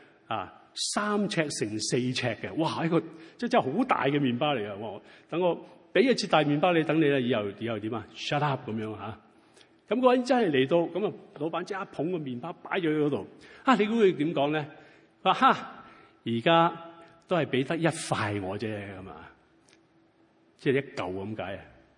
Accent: China; 我哋中國人有句説話：萬惡咩啊？萬惡淫為首啊，都有我哋嘅道理啊

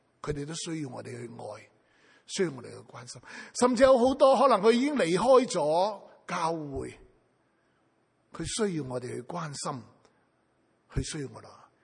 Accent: China; 他知道我们中国人很喜欢吃饭，他特登买了一个二手的电饭煲来煲饭请我们吃。

